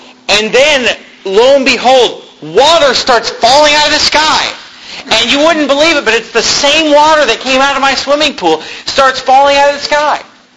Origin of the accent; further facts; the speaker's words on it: United States; because I'm this American who just loves to waste